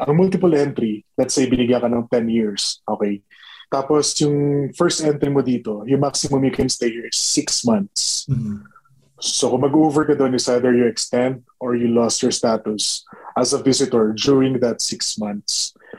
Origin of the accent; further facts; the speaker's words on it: Bacolod, Western Visayas, Philippines; now in Canada; as a Bisaya, as a from Bacolod, na parang may pagka-probinsyano, parang ganoon.